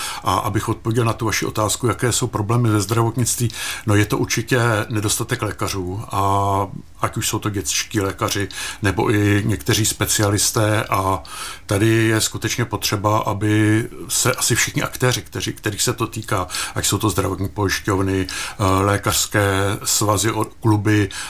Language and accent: Czech; Chotěboř, Vysočina Region, Czechia; já vlastně jsem celý život strávil na okrese Havlíčkobrod, narodil jsem se v Chotěboři, tam jsem 25 let žil, potom jsem se přestěhoval do Havlíčkobrodu a odtam tak vlastně, tam jsem dělal víc než 12 let starostu a to Havlíčkobrodsko znám dokonale.